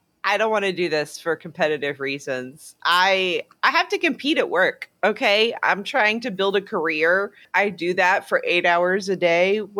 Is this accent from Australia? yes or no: no; Canada; We are French Canadian.